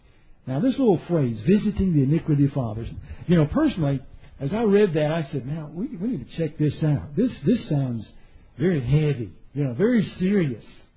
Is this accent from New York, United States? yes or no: no; Baton Rouge, Louisiana, United States; Now, I'm from the South. I was born in Baton Rouge, Louisiana, grew up in the South